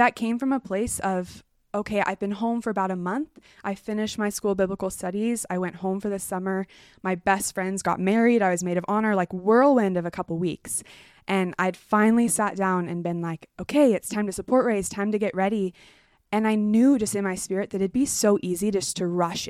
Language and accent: English; Bozeman, Montana, United States; I am from Bozeman, Montana, as well as Tegan. Really fun. We grew up together, actually. But yeah, I was born and raised in Bozeman in a very Montana family.